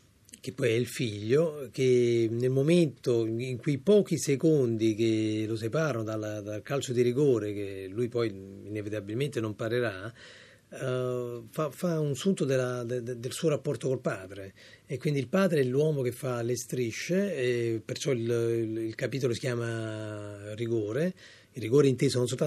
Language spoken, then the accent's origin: Italian; Naples, Campania, Italy; perché essendo napoletano è normale che uno scherzi su questa cosa.